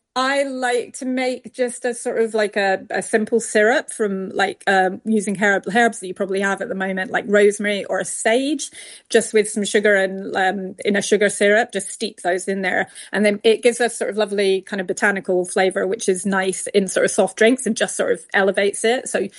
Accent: Scotland, United Kingdom; It's all about, for me anyway, as a Scot

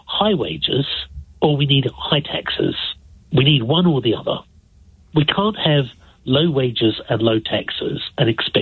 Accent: United Kingdom; I, as a British person, should be worried

